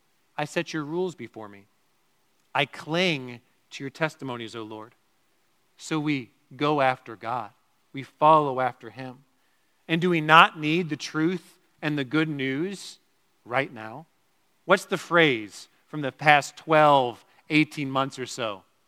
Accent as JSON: {"language": "English", "region": "Georgia", "country": "United States", "tie": "born or raised there", "lives_now": "Wisconsin, United States", "said": "Many of you know that I was born and raised in Georgia. And as I've told many of you before, I became attached to certain sports teams in Georgia."}